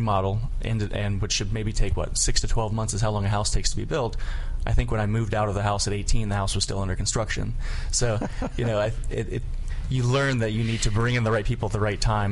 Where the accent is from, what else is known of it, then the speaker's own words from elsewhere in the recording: Norfolk, Virginia, United States; Hampton Roads, Norfolk, Virginia.